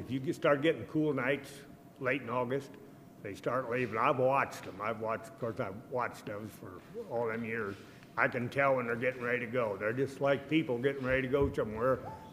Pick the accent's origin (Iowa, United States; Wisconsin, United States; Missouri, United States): Iowa, United States; Mendenhall; from Mendenhall, and I've hunted doves for 41 years. I'm 78 years old now, and I'm certainly glad to see Iowa finally get a season.